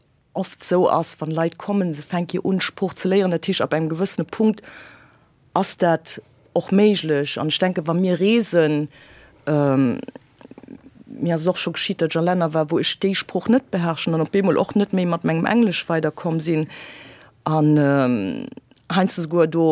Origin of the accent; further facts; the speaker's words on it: Luxembourg; Also, ich komme aus der Deutsch-Lützeburg mit ein bisschen französischer Kultur.